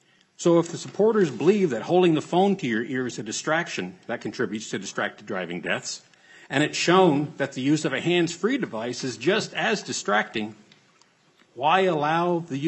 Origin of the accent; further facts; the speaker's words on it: Big Lake, Minnesota, United States; I'm from Big Lake, Minnesota, and I work as an engineering consultant in the nuclear industry.